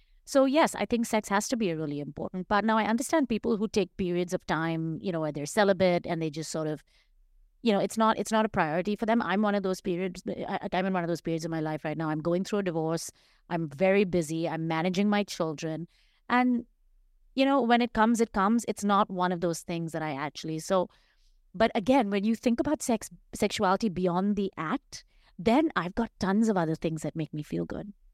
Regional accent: India; I grew up in India

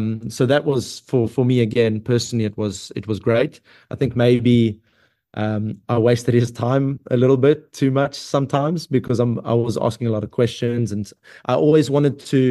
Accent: South Africa; Me as a South African, I'd love to see the Shark Tank or not Newlands anymore, but Cape Town Stadium full

